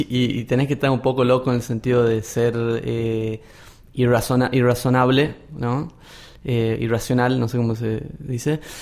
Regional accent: Concepción, Tucumán, Argentina; moved away as an adult; Yo soy de Tucumán, y dentro de Tucumán soy una ciudad chiquita que se llama Concepción.

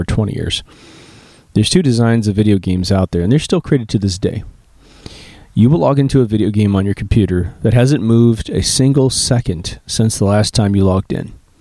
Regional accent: Kansas, United States; I'm from Kansas, and so I've had hundreds of dreams where I'm looking at the Kansas plains in the middle of the night

